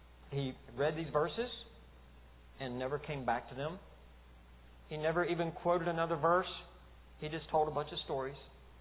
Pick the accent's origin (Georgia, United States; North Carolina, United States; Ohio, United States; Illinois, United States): North Carolina, United States; And I'm from North Carolina, and that was a North Carolina preacher.